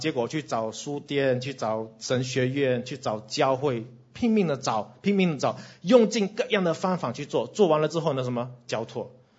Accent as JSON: {"language": "Chinese", "country": "Singapore", "said": "我们新加坡人的话就是怕死怕死啊，什么都要第一"}